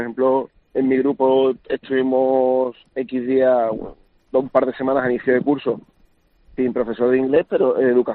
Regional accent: Seville, Andalusia, Spain; Yo, por ejemplo, soy de Sevilla

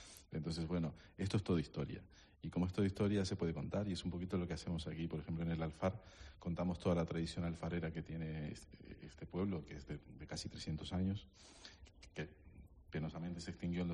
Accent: Uruguay; Para los uruguayos, yo soy uruguayo y nos gusta el fuego.

